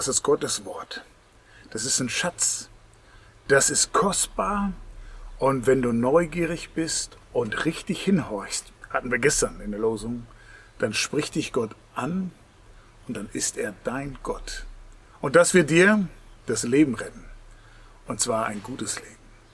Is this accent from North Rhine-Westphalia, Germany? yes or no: no; Langenhagen, Lower Saxony, Germany; Bete, wo ich herkomme, hier für Langenhagen, bete für Hannover.